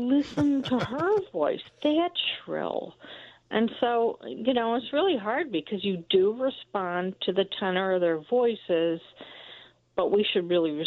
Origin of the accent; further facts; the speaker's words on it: Chicago, Illinois, United States; However, when I listen to Hillary, and I'm from Chicago, and she was born here, sometimes I cringe at the Midwestern flat accent